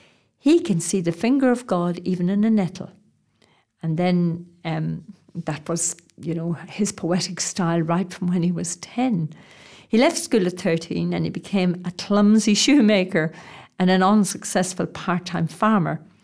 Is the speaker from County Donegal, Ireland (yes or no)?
no; Curduff, County Monaghan, Ireland; I come from County Monaghan, a little place outside of Carrickmacross called Curduff. And I share my county with a very famous man, Patrick Kavanagh.